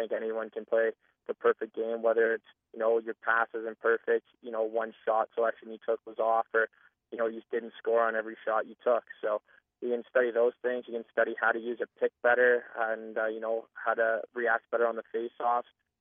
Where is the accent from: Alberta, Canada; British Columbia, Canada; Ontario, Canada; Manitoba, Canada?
Ontario, Canada; Orangeville; obviously growing up in Orangeville, being a Rock fan